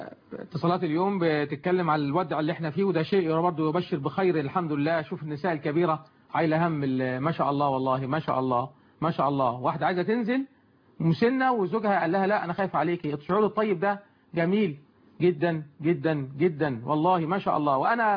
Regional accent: Egypt; also born or lived in Saudi Arabia; أنا سافرت وعشت فترة غير قليلة في المملكة في الحرمين الشريفين أعمل هناك، ورجعت مصر بفضل الله

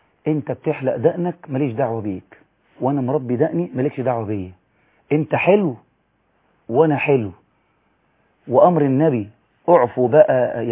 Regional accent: Egypt; بحكم ان احنا مصريين

